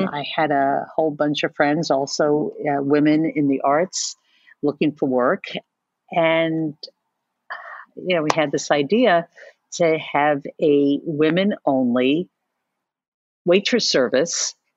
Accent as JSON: {"language": "English", "town": "Manhattan", "region": "New York", "country": "United States", "tie": "born or raised there", "said": "Now, I'm a native New Yorker, third generation Manhattan. So I always say I come from a very small island, and it is, home."}